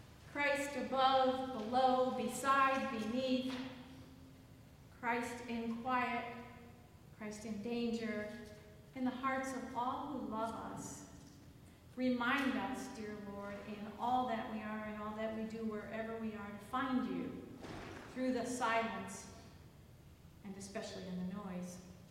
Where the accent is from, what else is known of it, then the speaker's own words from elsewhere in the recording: Connecticut, United States; I'm originally from Connecticut.